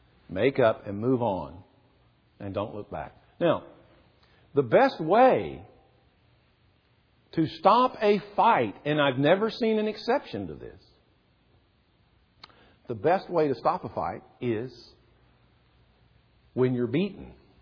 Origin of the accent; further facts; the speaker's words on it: the South, United States; I was in junior high school growing up in the South. I was in junior high school before I learned that the South lost the war.